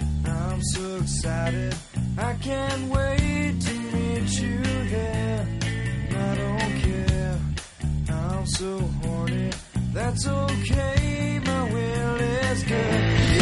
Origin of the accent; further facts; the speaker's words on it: Galicia, Spain; sentimos os galegos en realidade mono de litio da nosa auga.